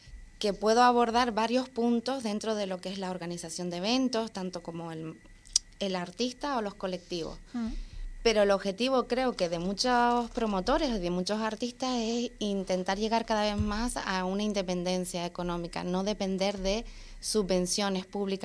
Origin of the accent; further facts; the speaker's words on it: Fuerteventura, Canary Islands, Spain; soy de Fuerteventura y me gustaría que se ofertara en la isla cosas que yo echo de menos.